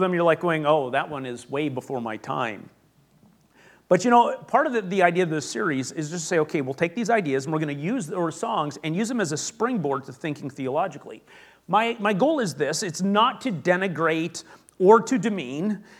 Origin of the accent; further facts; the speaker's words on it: Canada; I'm Canadian, so if I mess it up, that's just my background.